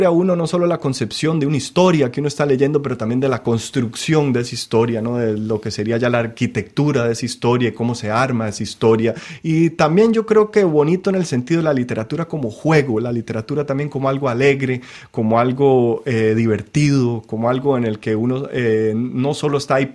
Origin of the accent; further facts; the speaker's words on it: Costa Rica; moved away as an adult; also born or lived in United States; Cuando yo salí de Costa Rica, fui a estudiar la universidad en Estados Unidos porque tengo doble ciudadanía por medio de mi padre